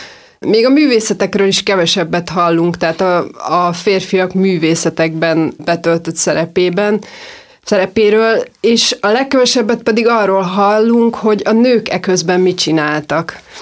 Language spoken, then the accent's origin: Hungarian; Szentes, Csongrád-Csanád, Hungary; born there; én csak ott születtem, de nem oda jártam gimibe, hanem Csongrádra jártam egyébként Grecsó Krisztiánnal egy évfolyamba, tehát abba a gimibe jártam, ahova ő.